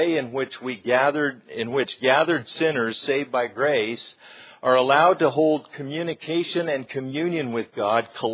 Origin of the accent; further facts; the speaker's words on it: United States; We have a visitor from the United States today, as I'm from the United States